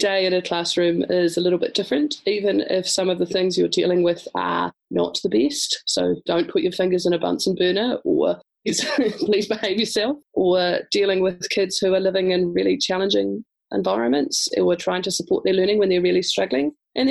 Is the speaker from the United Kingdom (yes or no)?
no; Christchurch, Canterbury, New Zealand; Growing up in Christchurch, my family had a crib or a holiday home at the Rakaia River. So Ko Rakaia te awa, the Rakaia is my river.